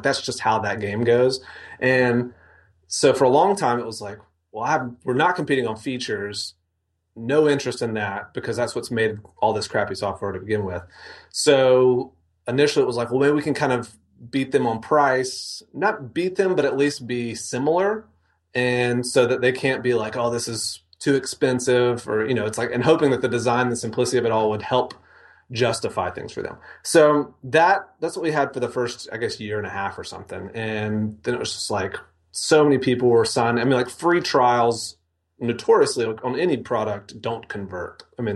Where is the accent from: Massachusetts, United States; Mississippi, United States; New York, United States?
Mississippi, United States; moved away as an adult; now in Denver, United States; I grew up in Mississippi. My wife and I got married, and then a week later moved out to Denver just for kicks.